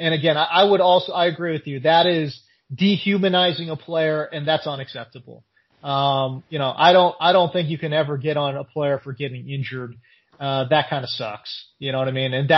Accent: California, United States; Like, don't get me wrong, I'm from California, so I love In-N-Out

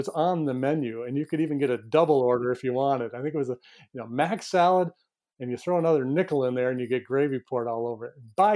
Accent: New York, United States; back here in my hometown, I got thinking about my younger days. And I think it's fairly unique to this little town that I'm from in northern New York.

